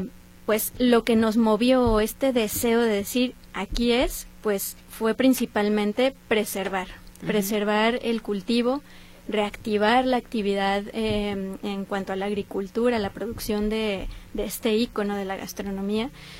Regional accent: Zapopan, Jalisco, Mexico; Somos originarias, yo soy originaria de Zapopan, uh-huh.

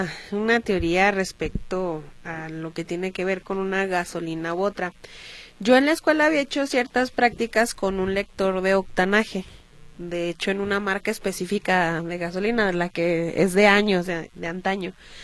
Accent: Tepatitlán, Jalisco, Mexico; soy de Tepatitlán.

